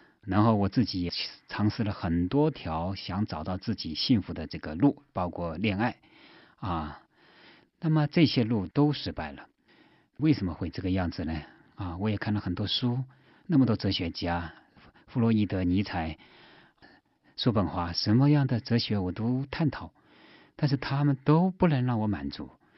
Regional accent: China; now in United States; 我是一个从中国大陆出来的一个知识分子，在我来到美国之前

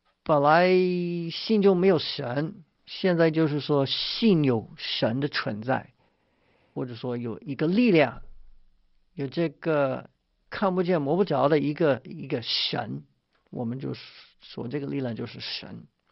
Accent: United States; Chinese is a second language; 你看我是老美，他们是老中，能够有这种分享是很了不起

